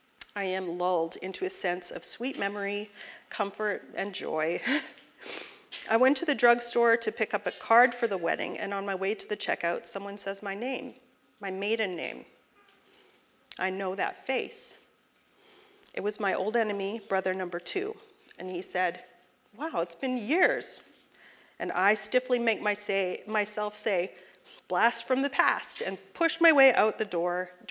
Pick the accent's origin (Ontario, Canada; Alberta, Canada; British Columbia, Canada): Alberta, Canada; We were the first homeschooled family in my hometown, and maybe in Alberta.